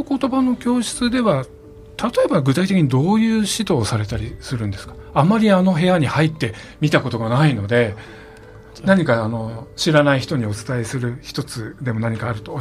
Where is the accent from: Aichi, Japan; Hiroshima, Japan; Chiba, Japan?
Aichi, Japan; Nishio; 私はたまたま西尾出身なので